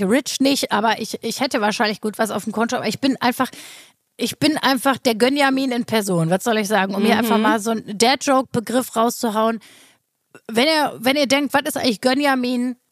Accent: North Rhine-Westphalia, Germany; accent: Ruhrpott; ich war mir überhaupt nicht bewusst, so, dass ich eigentlich so einen krassen Ruhrpott-Akzent habe.

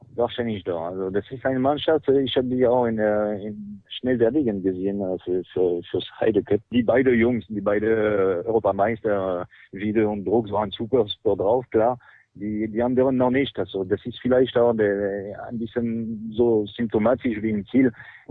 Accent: France; Sowieso als Franzose darf ich nicht wetten.

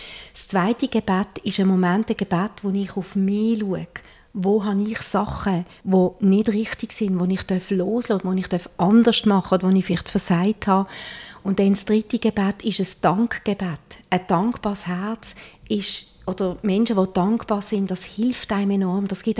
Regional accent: Switzerland; wie komme ich als Schweizer Frau jetzt mit Grönland in Kontakt?

